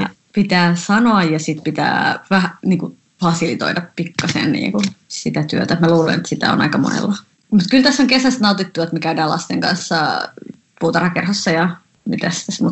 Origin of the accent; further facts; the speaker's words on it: Helsinki, Uusimaa, Finland; Mä oon helsinkiläinen sarjakuvan tekijä